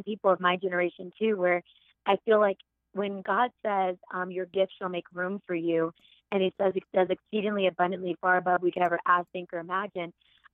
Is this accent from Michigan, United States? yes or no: no; California, United States; And I'm from California and I have so much family here.